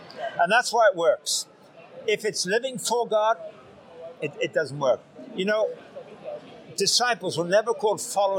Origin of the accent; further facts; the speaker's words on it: United Kingdom; now in Toronto, Canada; I'm British, but I've lived in Toronto for the last 21 years.